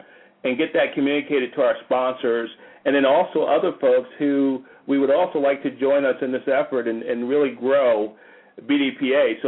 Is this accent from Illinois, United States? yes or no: no; Paterson, New Jersey, United States; moved away as an adult; now in Atlanta, United States; I'm from Jersey. I grew up in Paterson, New Jersey.